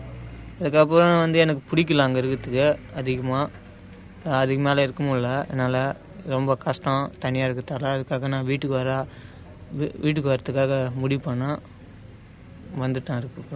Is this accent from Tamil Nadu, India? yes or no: yes; Koozhapalayam, Tamil Nadu, India; born there; நான் வந்து கூழாப்பாளையத்திலிருந்து கூழாப்பாளையத்தில் பிறந்தேன்.